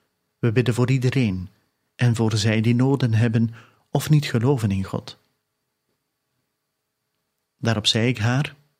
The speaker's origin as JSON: {"language": "Dutch", "country": "Turkey", "moved": "yes", "lives_now": "Belgium", "said": "ik kom oorspronkelijk uit Turkije en ik woon nu 39 jaar in België. Ik ben een Assyrische christen. Ik heb altijd mijn geloof beleefd. We zijn echt diepgelovige mensen"}